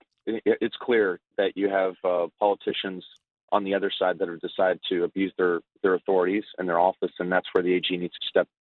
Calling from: Texas, United States; I'm calling you from the Valley here in South Texas.

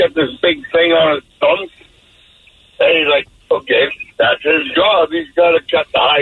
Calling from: Victoria, British Columbia, Canada; Hey, I'm calling from Victoria, British Columbia.

